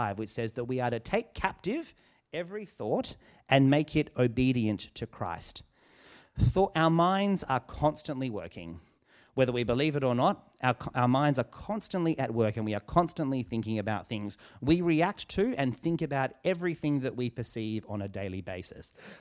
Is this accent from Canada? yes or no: no; Western Australia, Australia; I am from born and raised in Western Australia, and I recently went over to visit my family after a long time of not being allowed to go.